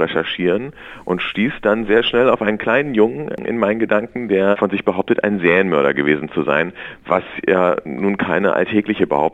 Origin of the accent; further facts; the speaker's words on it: Germany; eigentlich muss man als Deutscher noch besser sein als die Ausländer, um überhaupt wahrgenommen zu werden im eigenen Land.